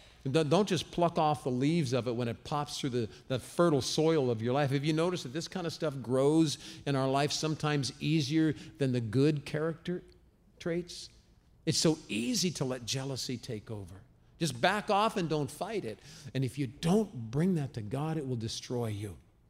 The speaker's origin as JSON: {"language": "English", "country": "Ireland", "said": "Well, because I'm Irish."}